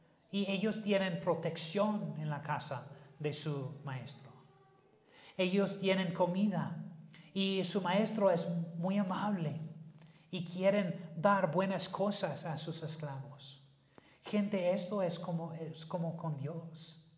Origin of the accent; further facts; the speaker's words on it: United States; Spanish is a second language; En mi país de Estados Unidos tenemos una historia muy bien, pero no todo es bueno